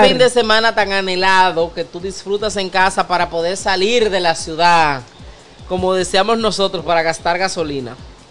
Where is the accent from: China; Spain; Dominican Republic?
Dominican Republic; moved away; cuando yo salí de República Dominicana, yo me quité la mochila desde que llegué al aeropuerto